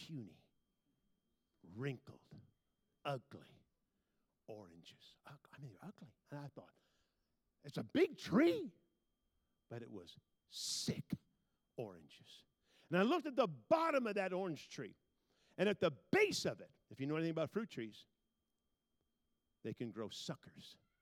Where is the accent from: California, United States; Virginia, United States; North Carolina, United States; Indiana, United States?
California, United States; I grew up in Northern California, south of San Francisco. A lot of citrus trees.